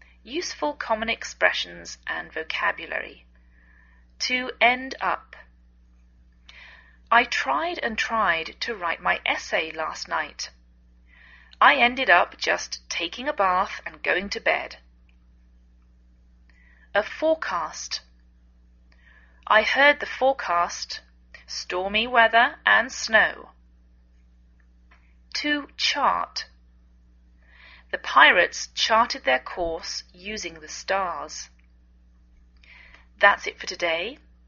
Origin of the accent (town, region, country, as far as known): England, United Kingdom; now in United States